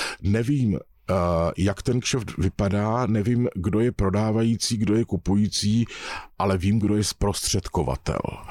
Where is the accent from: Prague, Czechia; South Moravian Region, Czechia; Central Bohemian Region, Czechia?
South Moravian Region, Czechia; Brno; a já jsem původně Brňák